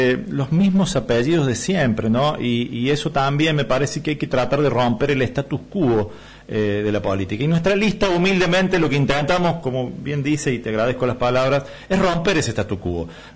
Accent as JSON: {"language": "Spanish", "country": "Argentina", "said": "Me da mucha tristeza, como argentino, como dirigente político, como docente, me da muchísima tristeza."}